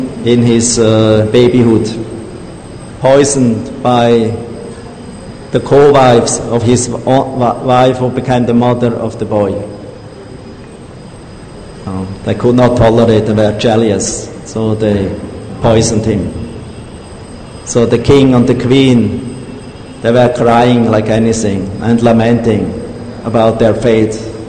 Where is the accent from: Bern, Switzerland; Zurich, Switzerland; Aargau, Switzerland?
Zurich, Switzerland; born or raised there; English is a second language